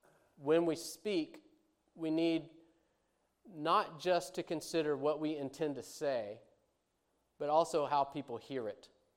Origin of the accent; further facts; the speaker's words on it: Arkansas, United States; a person of color from New York City, and I'm from Arkansas